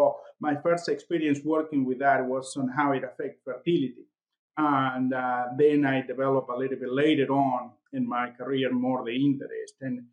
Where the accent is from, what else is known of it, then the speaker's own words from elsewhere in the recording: Argentina; I'm originally from Argentina, but I grew up on a farm and I was living at the farm until I was 25.